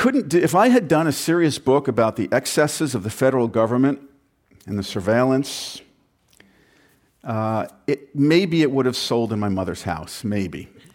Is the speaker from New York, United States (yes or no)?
yes; New York, United States; You know, I grew up on Long Island with three dreams.